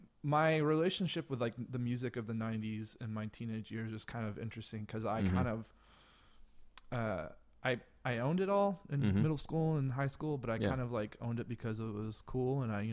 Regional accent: Chattanooga, Tennessee, United States; now in Seattle, United States; I am. Yeah. I grew up in Chattanooga, Tennessee.

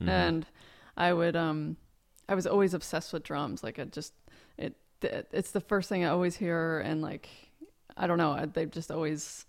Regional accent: Littleton, Colorado, United States; In Littleton, Colorado.

